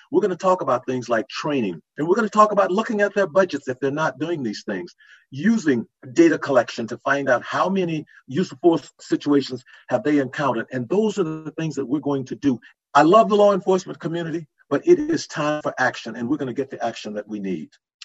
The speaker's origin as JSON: {"language": "English", "region": "Louisiana", "country": "United States", "tie": "born or raised there", "said": "Growing up in Louisiana, my grandmother raised me."}